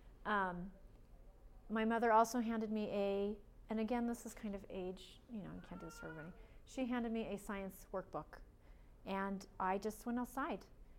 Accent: Payson, Arizona, United States; When I grew up in Payson, Arizona, which still to this day has a large homeschooling community

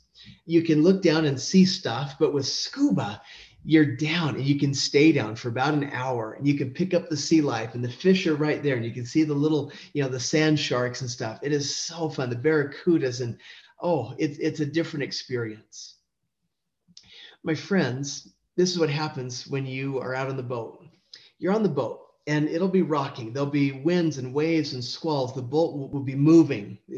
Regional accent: San Diego, California, United States; I grew up in San Diego. I love the ocean.

